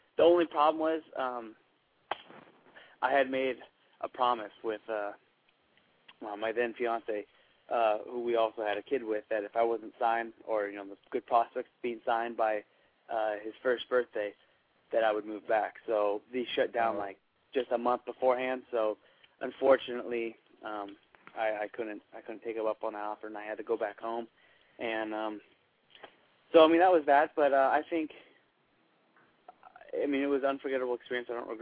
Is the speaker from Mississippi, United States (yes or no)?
no; California, United States; And I was like, "Yeah, he told me to come stop by. I'm from California."